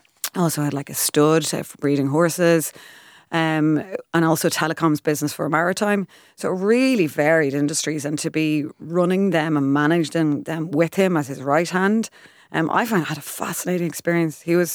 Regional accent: Rathfarnham, Leinster, Ireland; So I grew up in Rathfarnham. Great place to grow up. Family of five, fantastic upbringing.

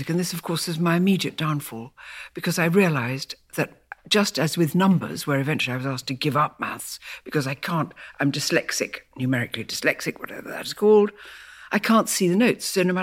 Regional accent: Malaysia; We didn't have a piano when we were growing up in Malaya and faraway lands, but we did have music everywhere.

